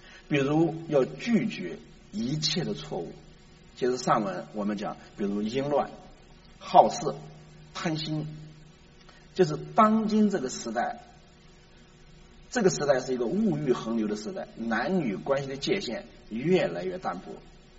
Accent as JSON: {"language": "Chinese", "country": "China", "said": "这个世界啊，尤其我们中国人常常喜欢讲努力把以前失去的时间夺回来"}